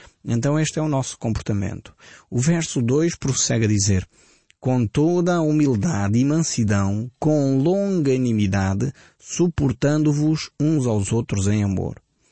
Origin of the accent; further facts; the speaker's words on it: Portugal; na forma como nós, portugueses, pensamos.